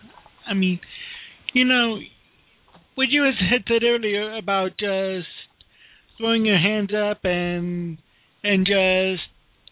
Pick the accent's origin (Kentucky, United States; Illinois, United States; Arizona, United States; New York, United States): Illinois, United States; Chicago; now in Florida, United States; I was raised Catholic up in Chicago, came down to Florida, became Baptist, then non-denominational